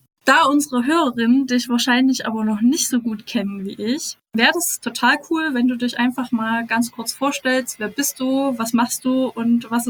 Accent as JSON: {"language": "German", "town": "Schleiz", "region": "Thuringia", "country": "Germany", "said": "ich bin aus Thüringen, aus Schleiz, um genau zu sein."}